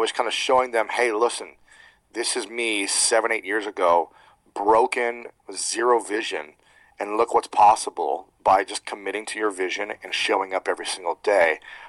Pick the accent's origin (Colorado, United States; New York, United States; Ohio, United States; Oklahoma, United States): Ohio, United States; Delaware; One, it's my hometown. I grew up in Delaware, Ohio, so about 30 miles north is where I grew up. But I lived in Columbus for many years.